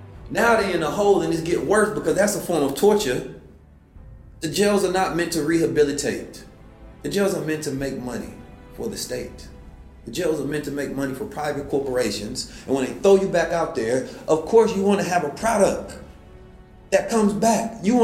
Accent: Oakland, California, United States; born or raised there; also born or lived in St. Louis

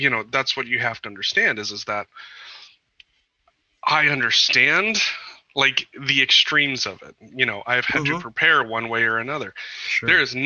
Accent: Montana, United States; I mean, in where I grew up in Eastern Montana, we had this, you know, it was MDU and it was a cold-fired plant.

